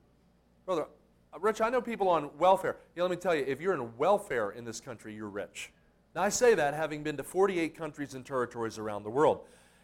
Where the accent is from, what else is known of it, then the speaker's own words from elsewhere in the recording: Kansas City, Missouri, United States; I'm from Kansas City.